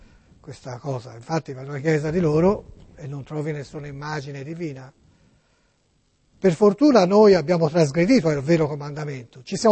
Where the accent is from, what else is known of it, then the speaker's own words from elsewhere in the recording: Florence, Tuscany, Italy; Perché io sono di Firenze.